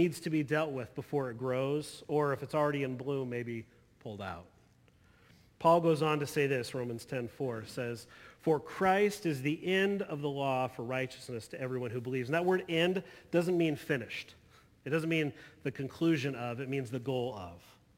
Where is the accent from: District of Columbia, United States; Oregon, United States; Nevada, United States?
Oregon, United States; Eugene; So, I'm from Eugene. Most of you know that. I occasionally talk about that. You know, I still bleed green and yellow. I boast in the knowledge that Eugene is the home of the one-way street.